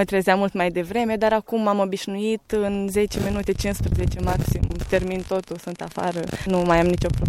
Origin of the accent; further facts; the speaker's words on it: Botoșani, Botoșani County, Romania; sunt din Botoșani și am 18 ani.